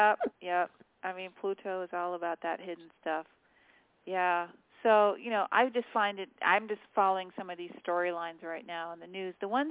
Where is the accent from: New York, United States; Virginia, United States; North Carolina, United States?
Virginia, United States; Fairfax County; I'm from Fairfax County.